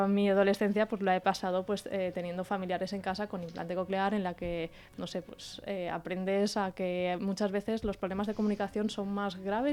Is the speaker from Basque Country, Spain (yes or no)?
no; Barcelona, Catalonia, Spain; now in Valencia, Spain; aunque sea de Barcelona, llevo muchos años ya aquí viviendo en Valencia.